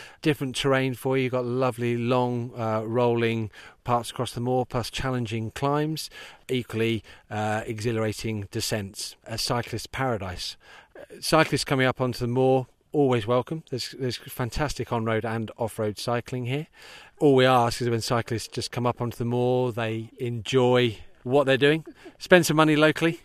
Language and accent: English; South East England, United Kingdom; Whereas where I grew up near London, you wouldn't expect to come around the corner and find sheep on the road.